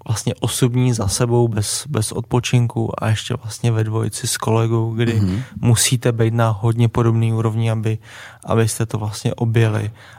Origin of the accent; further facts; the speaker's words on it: Rakovník, Central Bohemian Region, Czechia; Tak já pocházím z Rakovníka